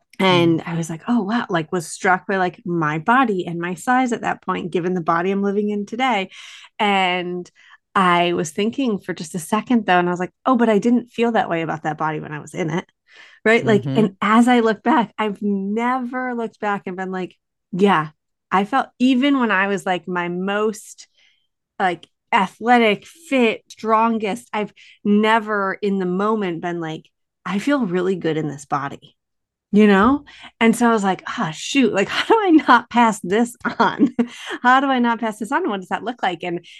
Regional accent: New York, United States; we are both from Western New York, which is always a fun little connect.

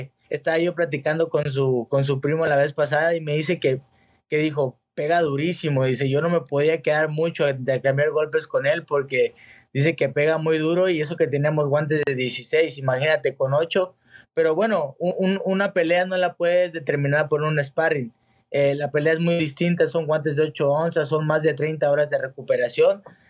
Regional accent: Mexico; como buen mexicano

